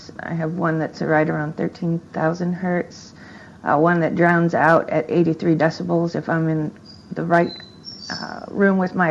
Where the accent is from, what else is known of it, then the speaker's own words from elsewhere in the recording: Midwest, United States; I'm from the Midwest. We lived in the snow as a kid.